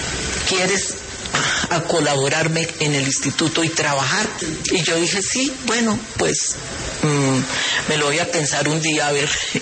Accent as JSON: {"language": "Spanish", "country": "Colombia", "said": "yo como colombiana tengo una responsabilidad"}